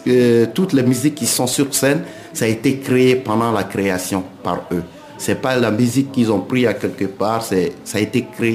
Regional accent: Burkina Faso; now in France; je commence à former aussi d'autres personnes qui sont chez moi au Burkina.

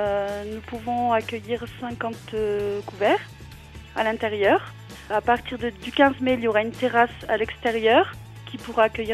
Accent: Provence-Alpes-Côte d'Azur, France; Eh bien, nous sommes du Briançonnais, tous les deux, mon époux et moi.

